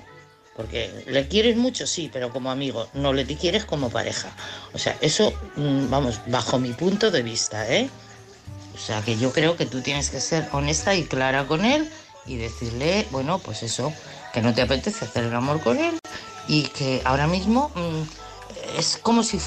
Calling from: Madrid, Community of Madrid, Spain; de Madrid.

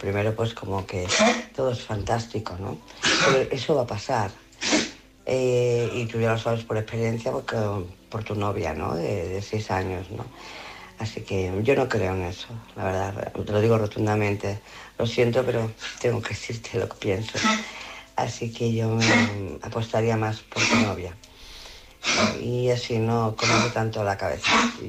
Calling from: Barcelona, Catalonia, Spain; de Barcelona.

